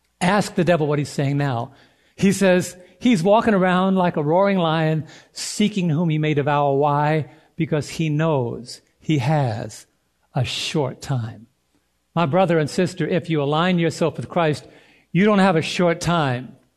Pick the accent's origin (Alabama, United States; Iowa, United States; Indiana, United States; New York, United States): New York, United States; I am a New Yorker living in Southern Illinois. If you were raised in New York, you're never a former New Yorker because my mindset is always there.